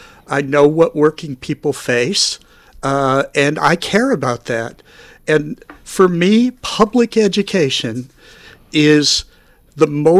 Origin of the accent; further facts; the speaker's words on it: Dearborn, Michigan, United States; So I grew up in Southeast Dearborn, right next to the Rouge plant.